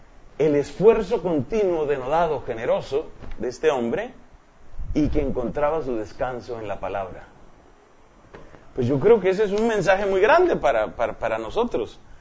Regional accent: Colombia; luego estuvo en la costa atlántica, de mi país, o sea, hacia el norte

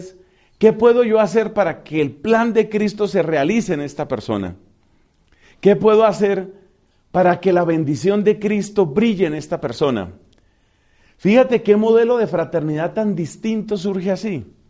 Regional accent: Colombia; se encuentra con un grupo de colombianos siendo uno mismo colombiano

